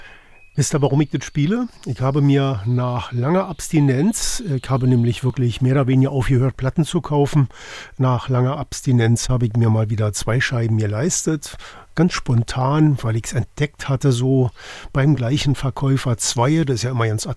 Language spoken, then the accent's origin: German; Berlin, Germany; das war mir wichtig, so als Berliner.